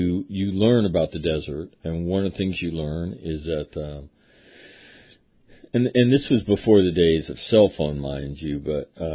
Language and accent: English; California, United States; And I'm from California.